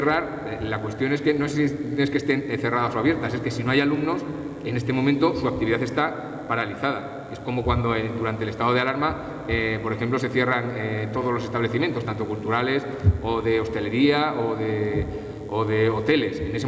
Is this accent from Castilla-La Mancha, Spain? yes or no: yes; Valdepeñas, Castilla-La Mancha, Spain; yo que soy de Valdepeñas